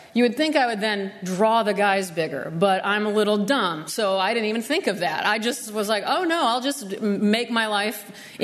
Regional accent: Nebraska, United States; And I grew up in Nebraska, and so being a part of the Midwest

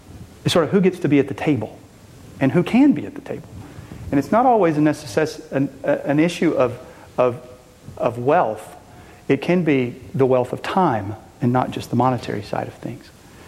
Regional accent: Kilgore, Texas, United States; I am not from Dallas. I'm from a small town in East Texas. Kilgore is where I went to high school. Our family farm is between Troop and Henderson in a little place called Henry's Chapel. I'm a sixth generation Texan

